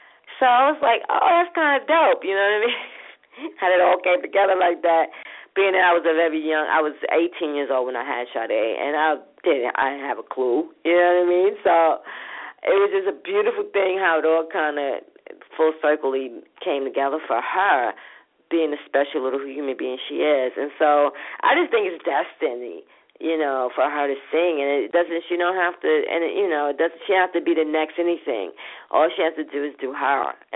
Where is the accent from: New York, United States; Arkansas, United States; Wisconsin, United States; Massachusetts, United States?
New York, United States; Brooklyn; from my hood, from Brooklyn, where I grew up from, in Linden Plaza. I grew up in Linden Plaza.